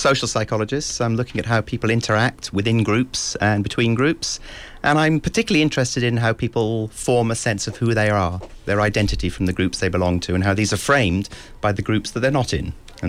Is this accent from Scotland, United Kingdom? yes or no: yes; Scotland, United Kingdom; I'm a Scot, yes.